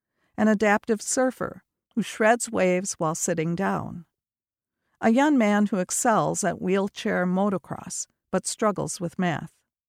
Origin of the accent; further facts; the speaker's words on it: Cambridge, East of England, United Kingdom; moved away as an adult; now in Milwaukee, United States; Having endured 17 Milwaukee winters, I consider myself a true Wisconsinite, but I am originally from Cambridge in the south of England and worked in London's music industry.